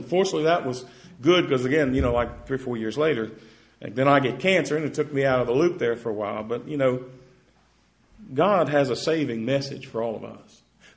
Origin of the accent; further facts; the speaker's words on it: West Virginia, United States; I'm from West Virginia. And you know what West Virginia's most thankful for? Mississippi.